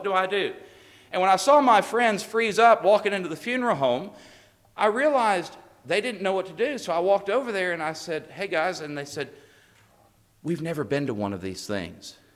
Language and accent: English; Texas, United States; I know they wore sandals. I'm from Texas.